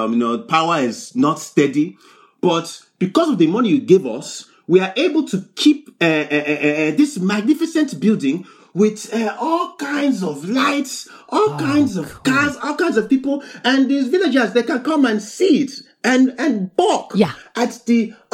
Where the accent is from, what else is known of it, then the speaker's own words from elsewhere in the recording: Nigeria; I'm here from Wakanda. Yes, I'm here fresh. Nigeria is what we call it these days.